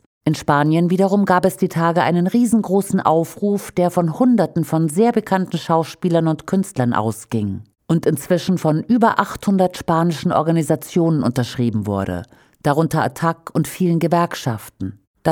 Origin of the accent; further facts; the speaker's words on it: North Rhine-Westphalia, Germany; born there; Ich bin in der Nähe von Köln geboren.